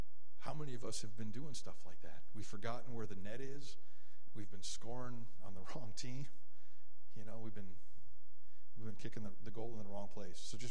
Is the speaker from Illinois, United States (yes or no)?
yes; Chicago, Illinois, United States; There are people who hate me because I was born into a white middle-class family in Chicago.